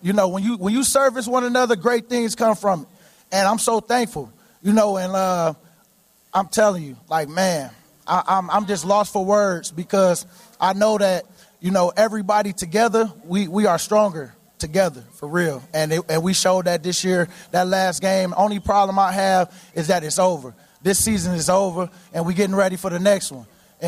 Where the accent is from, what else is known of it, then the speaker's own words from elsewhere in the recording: Philadelphia, Pennsylvania, United States; And y'all, we're from Philly. Philly, no one likes us and we don't care.